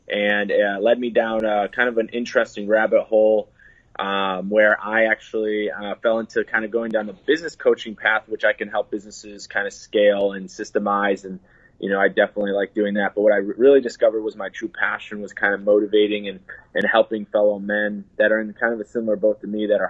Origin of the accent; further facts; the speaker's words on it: Chicago, Illinois, United States; But, just a real quick background. I grew up in Chicago. My parents are amazing, absolute amazing parents. I grew up right above the poverty line.